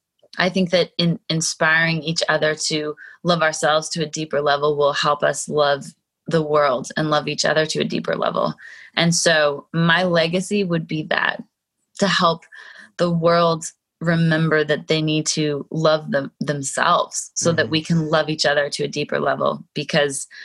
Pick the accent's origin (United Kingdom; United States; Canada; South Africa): Canada; Calgary, Alberta; I was born and raised in Calgary, and anytime I come to Denver, it reminds me of home so much because you can see the Rocky Mountains from your kitchen window.